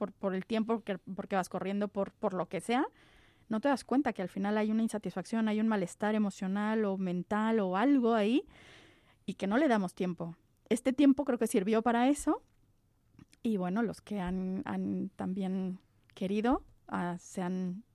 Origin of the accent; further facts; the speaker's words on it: Mexico City, Mexico; born there; Yo nací en México, en la ciudad de México. Sí, así es, en la Ciudad de México, así es.